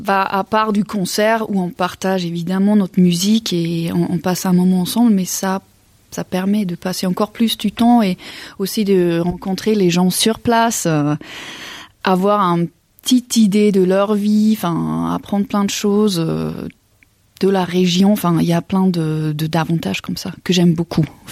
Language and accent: French; Switzerland; accent: Swiss German; French is a second language; Alors, je suis suisse-allemande. Voilà. Comme ça, c'est aussi clair d'où vient mon accent.